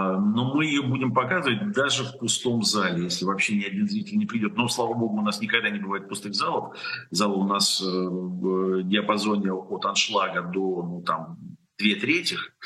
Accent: Lviv, Lviv Oblast, Ukraine; Она снималась больше года в моем родном городе Львове.

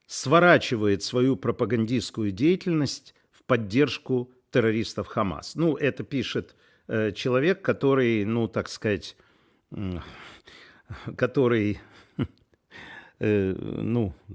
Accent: Kharkiv, Kharkiv Oblast, Ukraine; now in Kyiv, Ukraine; я из Харькова, патриот своего народа. Я нахожусь в Киеве

